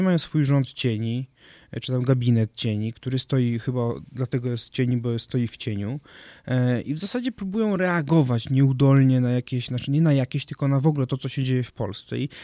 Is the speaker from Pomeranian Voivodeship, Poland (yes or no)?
no; Opole Voivodeship, Poland; Ponieważ ja akurat jestem z Opolszczyzny